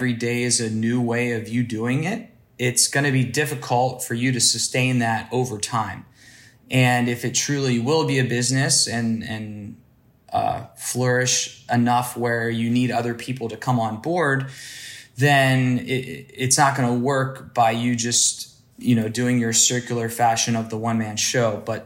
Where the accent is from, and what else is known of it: Ohio, United States; born or raised there; also born or lived in New York